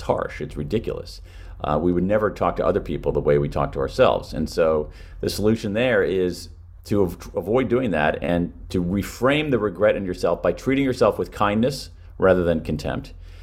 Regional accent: United States; This country, my country, I mean, you know, I'm an American, and in America today, we are wrestling with this

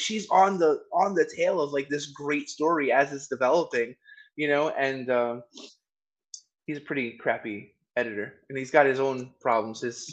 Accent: New York City, New York, United States; And the thing is, like, I grew up in New York City. I've lived my entire life in New York City

